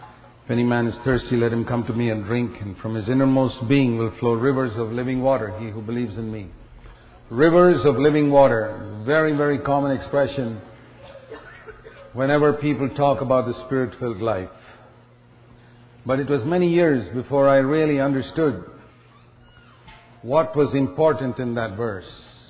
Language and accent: English; India; born there; I remember when I was born in the Orthodox Church in India. I was baptized as an infant.